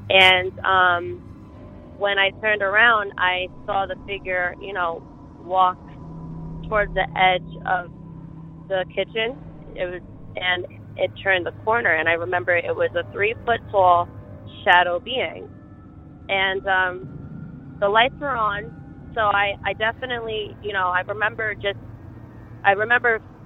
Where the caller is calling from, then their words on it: New York, United States; I'm calling from Dutchess County, New York.